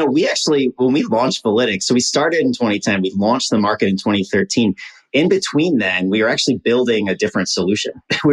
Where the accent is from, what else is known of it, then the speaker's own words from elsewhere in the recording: Midwest, United States; because we're both from the Midwest and we have family in rural communities.